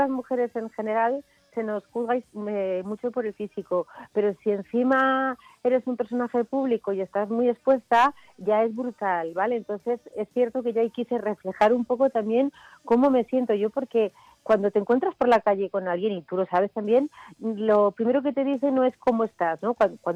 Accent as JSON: {"language": "Spanish", "region": "Asturias", "country": "Spain", "said": "Yo soy una asturiana de buen comer y de siestas y de tal."}